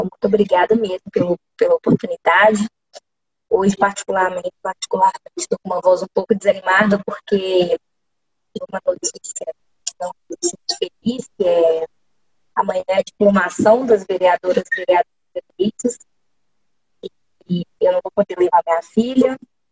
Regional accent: Belo Horizonte, Minas Gerais, Brazil; born there; also born or lived in Santa Luzia; Eu nasci no Hospital Felício Roxo, em Belo Horizonte. Embora, quando eu nasci, os meus pais moravam no bairro São Benedito, na cidade de Santa Luzia. Eu morei lá até os meus 6 anos de idade, em Santa Luzia

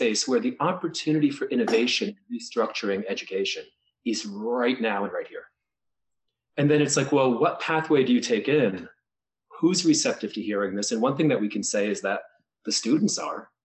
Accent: New Jersey, United States; now in Maine, United States; New Jersey.

